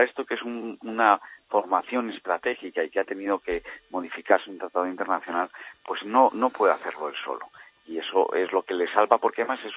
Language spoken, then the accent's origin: Spanish; Spain; somos los españoles los que estamos comprometidos con España